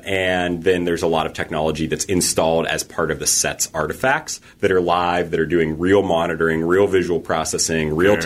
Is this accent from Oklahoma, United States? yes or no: no; Pittsburgh, Pennsylvania, United States; So I was coming back to Pittsburgh. This is my hometown.